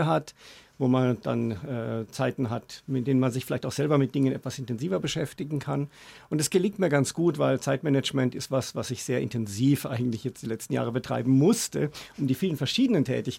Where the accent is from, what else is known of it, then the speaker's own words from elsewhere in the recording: Kreuzwertheim, Bavaria, Germany; Ich bin ja in Kreuzwertheim aufgewachsen, in Miltenberg geboren. Meine Eltern haben in Kreuzwertheim dann gebaut und bin dort aufgewachsen. Wir waren am Ortsrand